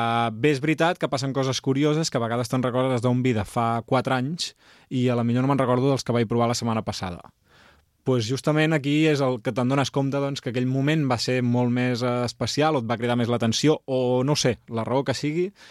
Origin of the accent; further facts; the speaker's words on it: Sant Joan de Mediona, Catalonia, Spain; que jo sóc de Sant Joan de Mediona